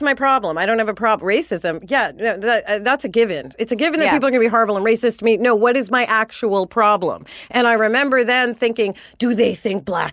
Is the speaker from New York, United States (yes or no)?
yes; New York, United States; I'm a New Yorker. I'm going to try to be better.